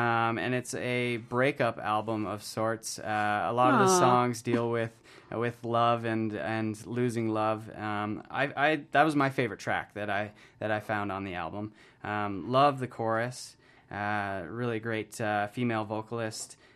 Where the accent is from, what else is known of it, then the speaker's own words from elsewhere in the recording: Canada; I am Canadian here.